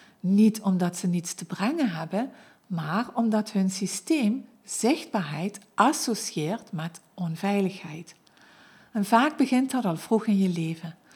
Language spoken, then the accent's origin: Dutch; Limburg, Netherlands; accent: Limburgish; Ik bleef het maar uitstellen omdat ik bang was om af te worden gerekend op mijn Limburgse accent.